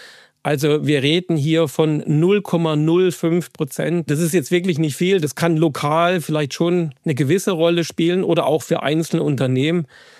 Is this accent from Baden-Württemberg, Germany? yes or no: yes; Baden-Württemberg, Germany; ich komme ja aus dem Badischen